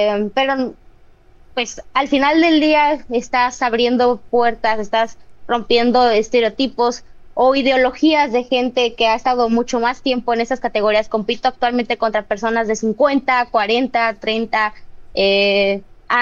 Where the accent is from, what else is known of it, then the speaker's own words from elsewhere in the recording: Mexico; Soy la primera mujer mexicana en estar en el programa NASCAR Drive for Diversity.